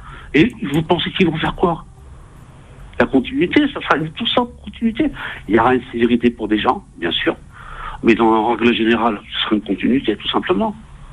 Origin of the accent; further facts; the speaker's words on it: Paris, Île-de-France, France; Moi, je suis parisien dans l'âme. Je suis né à Paris, j'ai grandi à Paris